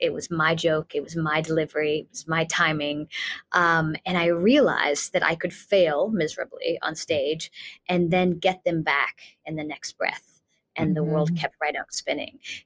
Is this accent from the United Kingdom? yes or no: no; Summerville, South Carolina, United States; also born or lived in Charleston; I lived in South Carolina. I was born in Charleston and grew up in a small town named Somerville, just outside of Charleston.